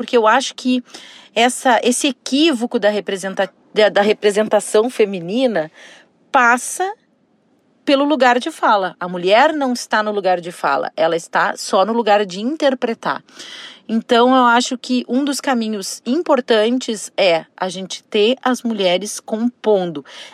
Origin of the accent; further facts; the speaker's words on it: Rio Grande do Sul, Brazil; Porque nós somos gaúchos no tempo de hoje também, não só no tempo passado.